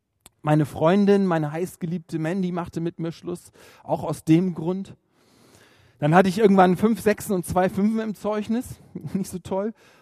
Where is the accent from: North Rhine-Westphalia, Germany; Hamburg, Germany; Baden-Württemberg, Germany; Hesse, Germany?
Hamburg, Germany; ich bin in Hamburg aufgewachsen, in einem Vorort mit dem lustigen Namen Poppenbüttel.